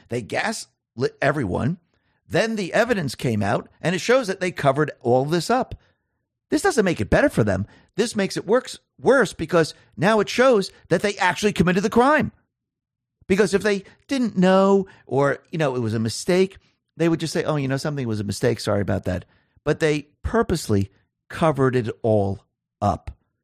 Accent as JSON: {"language": "English", "country": "Netherlands", "said": "Let me back this up for you with some statistics from my home country. Let's take Amsterdam, the capital."}